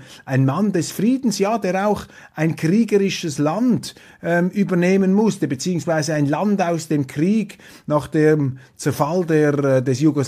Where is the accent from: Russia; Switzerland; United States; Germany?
Switzerland; ich bin ein Schweizer